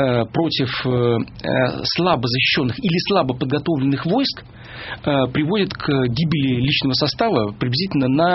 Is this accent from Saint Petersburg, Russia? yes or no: no; Shikhany, Saratov Oblast, Russia; Я родился и вырос в Шиханах.